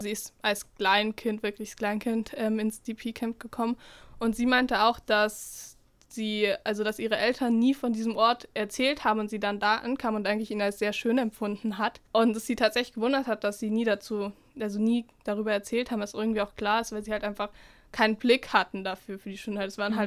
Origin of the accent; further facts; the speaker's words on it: Landsberg, Bavaria, Germany; ich komme ja aus Landsberg, ich bin in Landsberg zur Schule gegangen